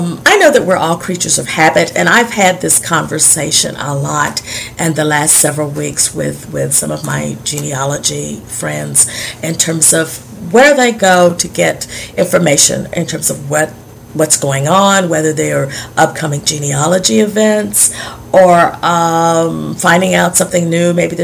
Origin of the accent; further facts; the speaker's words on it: Arkansas, United States; My hometown is just right there in western Arkansas.